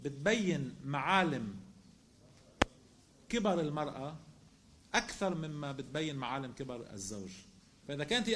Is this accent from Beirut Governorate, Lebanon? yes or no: no; South Governorate, Lebanon; أنا هلأ أنا من الجنوب